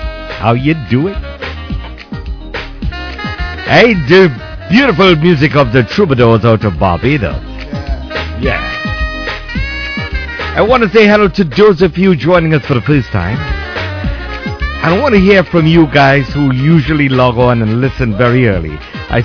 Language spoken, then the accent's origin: English; La Romaine, Trinidad & Tobago; Mangal Patesar is from La Romaine, my hometown.